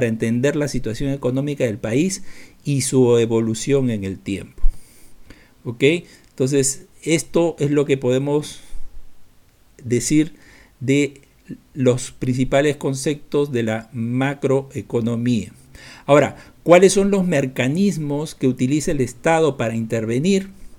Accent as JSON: {"language": "Spanish", "country": "Peru", "said": "Esto, por ejemplo, en mi país, Perú, lo hemos sufrido enormemente."}